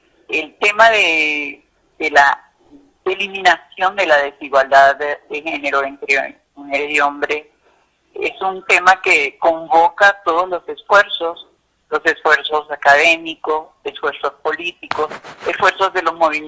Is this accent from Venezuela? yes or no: yes; Venezuela; now in Mexico; pese a que yo soy venezolana, he tenido muchísimo tiempo trabajando con las políticas públicas de igualdad de México